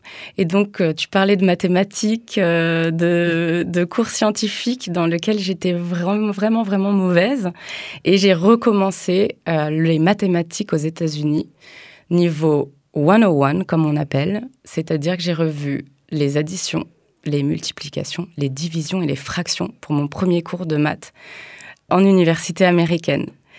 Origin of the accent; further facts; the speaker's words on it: Île-de-France, France; J'ai 34 ans aujourd'hui, je suis d'origine d'Île-de-France.